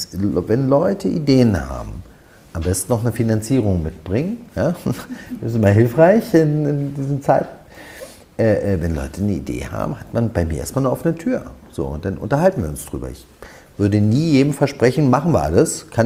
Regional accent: Germany; weil ich will tatsächlich was bewegen für diese Stadt. Das ist meine Heimatstadt.

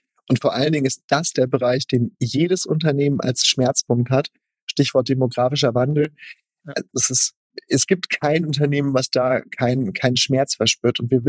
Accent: North Rhine-Westphalia, Germany; Ich bin Ostwestfale

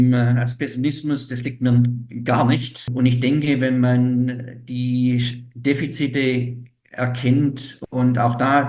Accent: Baden-Württemberg, Germany; also born or lived in Sweden; ich bin in Süddeutschland. Ich bin ja in Baden-Württemberg jetzt. Ich war früher auch in Baden-Württemberg. Ich komme aus Baden-Württemberg, also bin Schwabe, das hört man ja auch. Ich war jetzt über zehn Jahre in Schweden, bin jetzt seit dem 1. Januar hier

